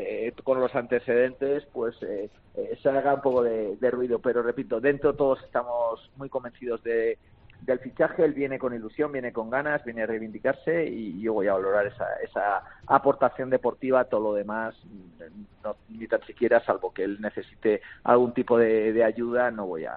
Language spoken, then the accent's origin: Spanish; Valencia, Valencian Community, Spain; Yo soy de Valencia. Sí. El público de Valencia es exigente 100%, es tremendo.